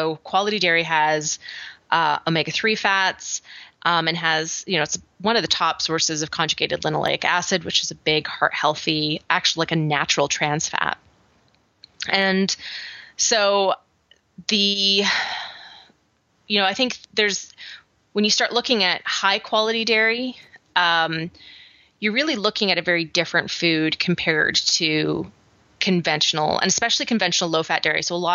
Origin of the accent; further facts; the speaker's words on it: British Columbia, Canada; I grew up on Vancouver Island.